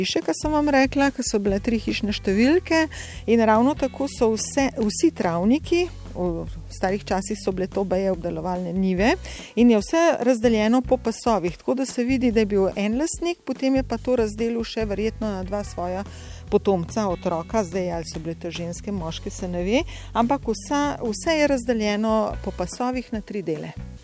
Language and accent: Slovenian; Upper Carniola, Slovenia; Tako, to je pa pač izhajam z Gorenjske in imam ta vesele, no.